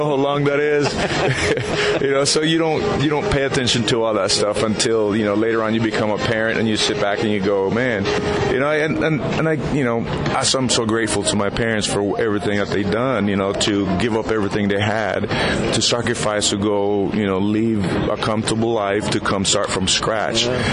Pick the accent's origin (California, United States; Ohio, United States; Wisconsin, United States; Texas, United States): California, United States; Los Angeles; So I grew up down in Southeast L.A., Bell High School.